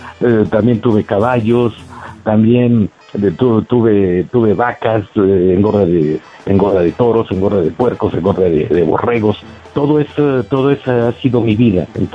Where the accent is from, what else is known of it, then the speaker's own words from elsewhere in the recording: Mexico; trabajar para todas nuestras tradiciones como mexicanos que somos. Y muy principalmente en mi caso, soy gallero por tradición desde mis abuelos.